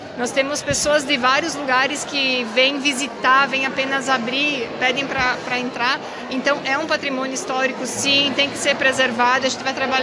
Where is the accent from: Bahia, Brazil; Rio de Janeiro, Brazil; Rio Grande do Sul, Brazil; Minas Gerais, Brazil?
Rio Grande do Sul, Brazil; Santo Antônio de Castro; born there; Eu nasci em Santo Antônio de Castro, hoje não moro mais